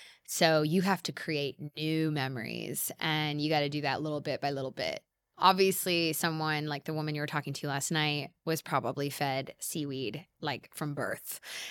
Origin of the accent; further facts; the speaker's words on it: England, United Kingdom; We're all English. England.